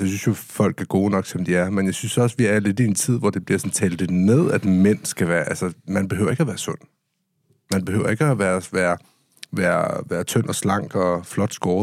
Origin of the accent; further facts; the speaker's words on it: Amager, Capital Region, Denmark; Det lyder ligesom min opvækst på Amager.